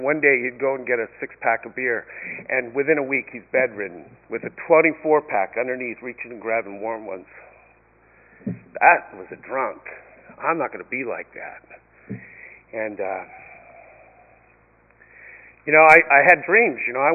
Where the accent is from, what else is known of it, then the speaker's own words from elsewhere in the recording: Santa Ana, California, United States; I grew up in Santa Ana and I went to John Muir Elementary. It was right there at 4th and Grand. It's right there in the barrio.